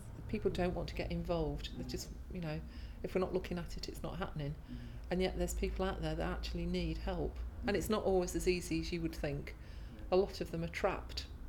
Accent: Derby, East Midlands, United Kingdom; My date of birth is 10/2/61, and I come from Derby.

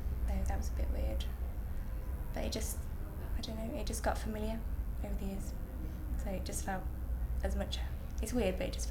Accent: Birmingham, West Midlands, United Kingdom; accent: Brummie; also born or lived in Bristol; Birmingham. I come from South Birmingham, so Kings Norton. I've pretty much lived there my whole life until I went to Bristol.

